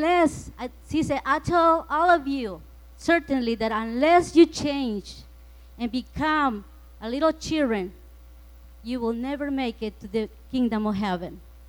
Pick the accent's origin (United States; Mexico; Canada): Mexico; I'm from Mexico.